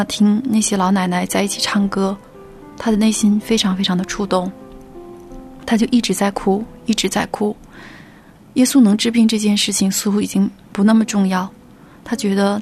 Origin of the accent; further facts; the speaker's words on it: Heilongjiang, China; 我出生在黑龙江的一个偏僻的农村，从小家里面非常的贫穷。